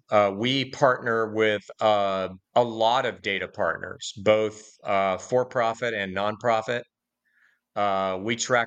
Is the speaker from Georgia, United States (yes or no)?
yes; Georgia, United States; Our voter file, our pre-qualified evangelical voter file in my home state of Georgia was 80,000 households.